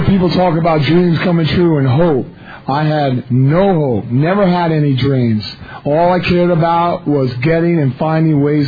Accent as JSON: {"language": "English", "town": "Kona", "region": "Hawaii", "country": "United States", "said": "I'm from Kona, Hawaii, and I'm an addict."}